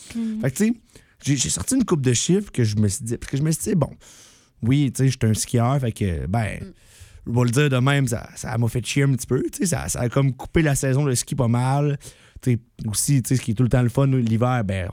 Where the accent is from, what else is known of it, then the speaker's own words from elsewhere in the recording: Drummondville, Quebec, Canada; Je viens de Drummondville, faut m'excuser.